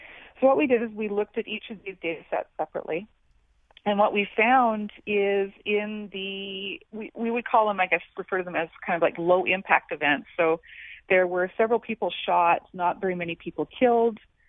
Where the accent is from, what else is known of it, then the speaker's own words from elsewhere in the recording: Canada; I immigrated here, I'm Canadian, I immigrated here 18 years ago